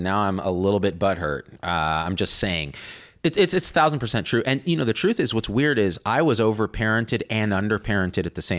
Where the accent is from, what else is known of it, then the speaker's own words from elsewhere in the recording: New Jersey, United States; Growing up in New Jersey